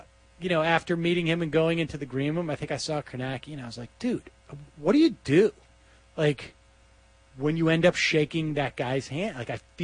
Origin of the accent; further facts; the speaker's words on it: Georgia, United States; I'm from Georgia, and they're building some tall buildings.